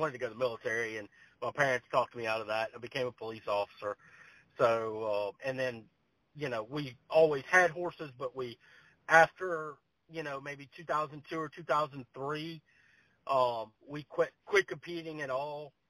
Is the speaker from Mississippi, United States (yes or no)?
yes; Mississippi, United States; I grew up in South Mississippi. So, you know, around here it's all just rodeo or horse show.